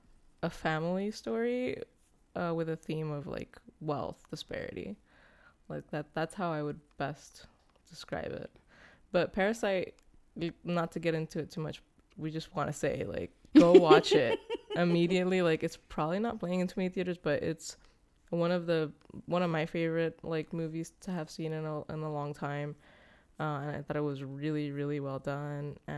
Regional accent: United States; And it's also like we grew up in the States, right? Like, we didn't grow up in Mexico.

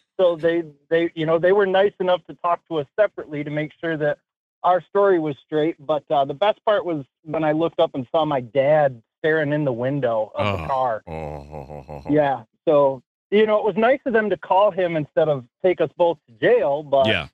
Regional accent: Ionia, Michigan, United States; I don't know why it says Battle Creek. I'm from Ionia.

